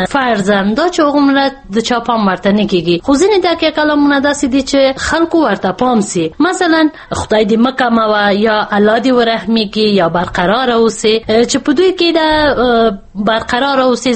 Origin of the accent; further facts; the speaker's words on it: Logar, Afghanistan; زه د لوګر ولایت یم